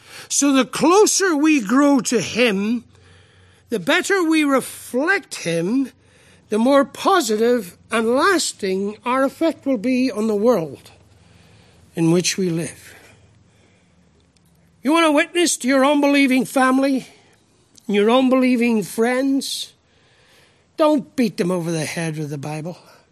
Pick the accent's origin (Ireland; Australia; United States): Ireland; Hey, I'm Irish.